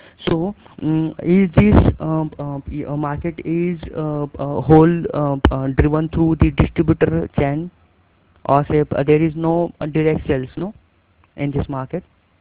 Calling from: Delhi, India; I'm currently calling from Delhi, New India, Delhi.

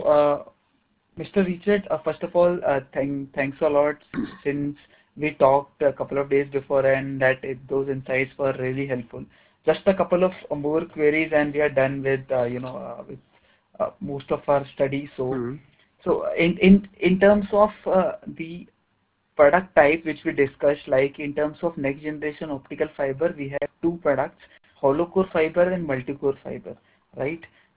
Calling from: Pune, Maharashtra, India; calling from Pune, India.

